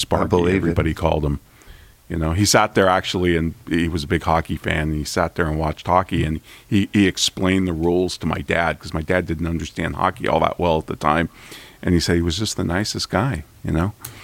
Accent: Santa Rosa, California, United States; I grew up in Santa Rosa, which is where Charles Schulz was from, the creator of Peanuts.

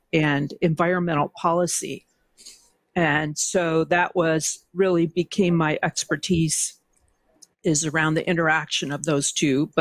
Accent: Illinois, United States; And then growing up in Illinois, it was a strip mine area

